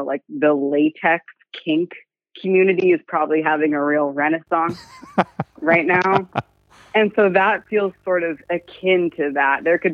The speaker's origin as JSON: {"language": "English", "region": "California", "country": "United States", "said": "So, I'm from California."}